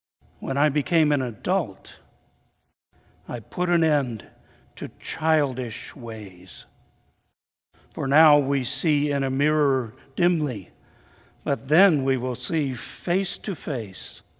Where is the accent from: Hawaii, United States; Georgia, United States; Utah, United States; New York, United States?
Utah, United States; Salt Lake City; When I was still a youngster growing up in Salt Lake City, I remember how pleased I was when my parents gave me a transistor radio for my birthday.